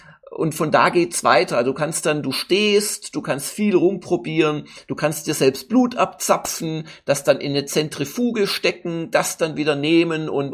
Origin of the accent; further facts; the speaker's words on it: Baden-Württemberg, Germany; ich bin Schwabe